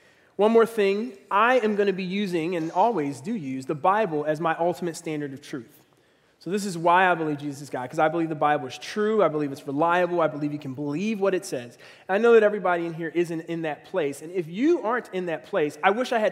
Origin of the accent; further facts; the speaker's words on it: Philadelphia, Pennsylvania, United States; I grew up in Philadelphia, and at that time, Malefi Kete-Asante, who was a professor out of Temple University, was really speaking and talking about this idea of Afrocentricity.